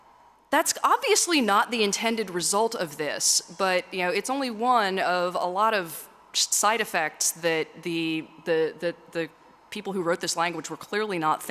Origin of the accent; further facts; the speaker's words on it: Texas, United States; now in Belgium; Yeah, so I'm originally from Texas, but I've been living in Belgium since 2009.